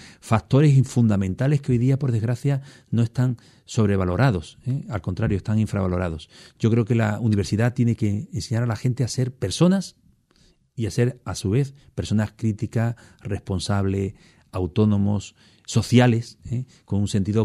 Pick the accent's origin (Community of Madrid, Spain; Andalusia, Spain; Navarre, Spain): Andalusia, Spain; Huelva; No estoy en Huelva, estoy en una ciudad preciosa también, que es Castellón, a la que vengo con cierta frecuencia y me encanta porque además Castellón tiene muchas similitudes con Huelva.